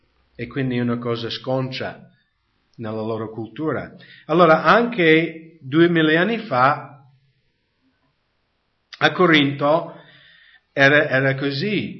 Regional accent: United States; Italian is a second language; Cioè, negli Stati Uniti, nel mio paese, in Nord America, non è controverso per niente questi passi, ma in Italia sì

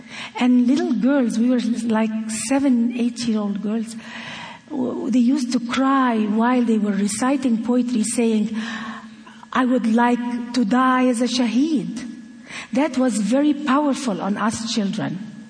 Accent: Gaza, Gaza Strip, Palestine; also born or lived in Cairo, Egypt; I was born actually in Cairo, and I was raised in Gaza, in the Gaza Strip, because at that time in the 50s, Egypt ruled over Gaza.

